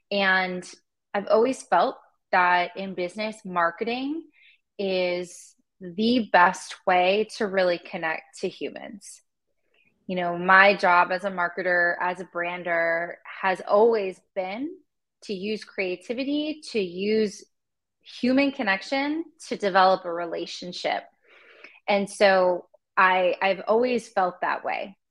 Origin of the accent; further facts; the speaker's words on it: Los Angeles, California, United States; I grew up in California, in Los Angeles